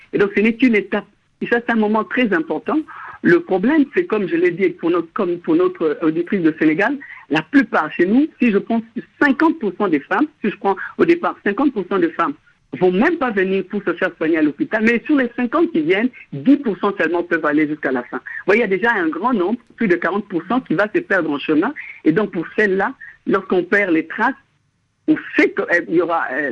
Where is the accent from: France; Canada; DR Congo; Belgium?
DR Congo; Souvent, chez nous au Congo, les femmes achètent des perruques.